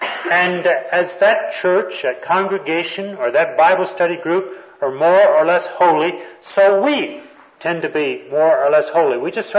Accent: Texas, United States; also born or lived in California; As a young man, I grew up in Texas, and our church had a very specific list of do's and don'ts.

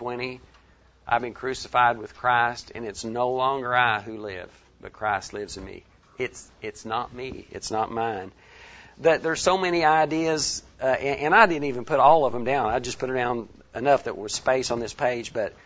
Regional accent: Arkansas, United States; because we're from Northwest Arkansas, we keep hearing about Sam Walton

